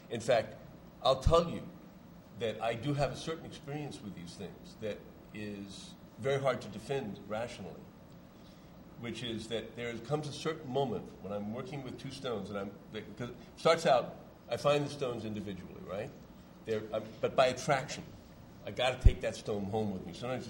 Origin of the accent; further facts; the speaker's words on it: United States; I mean, I'm an American.